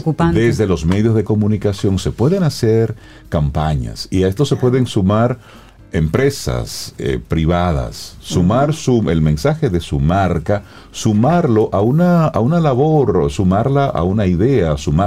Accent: Dominican Republic; tú eres dominicano y yo soy dominicano?

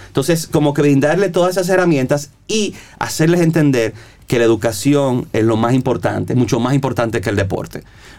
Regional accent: Dominican Republic; Soy dominicano.

